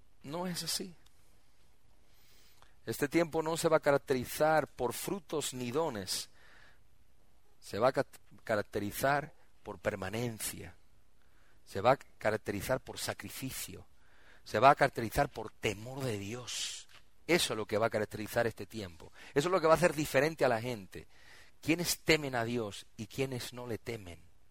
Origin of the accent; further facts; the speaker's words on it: Argentina; yo me voy allá con mi pueblo allá en Argentina